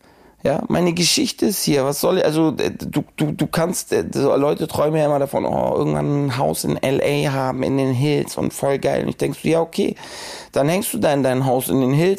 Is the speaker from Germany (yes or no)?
yes; Hamburg, Germany; Als Hamburger, als Hamburg-Flüchtiger